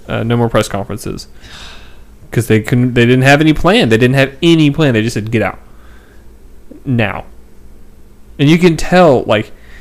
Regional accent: United States; Horribly embarrassing as an American.

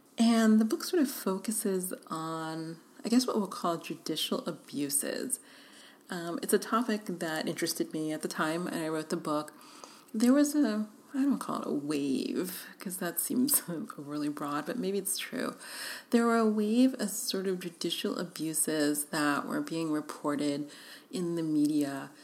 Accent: New York City, New York, United States; now in Los Angeles, United States; I didn't grow up driving because I grew up in New York City, so driving, having to drive is a challenge

